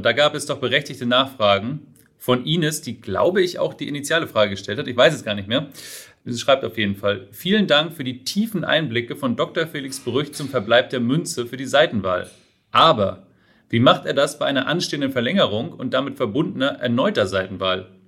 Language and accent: German; Bavaria, Germany; Als echter Bayer wird mir